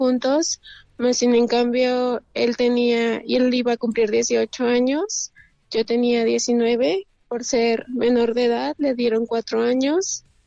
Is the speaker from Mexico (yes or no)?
yes; Xalapa, Veracruz, Mexico; Jalapa, Veracruz.